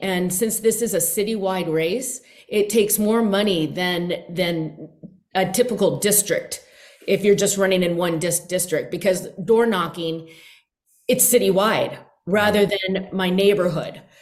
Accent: Anchorage, Alaska, United States; Well, I was born and raised in Anchorage, and I went to all the public schools here in Anchorage.

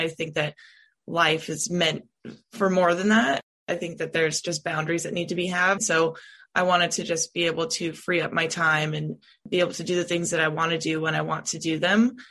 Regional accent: California, United States; So a little bit about me is that I'm originally from California.

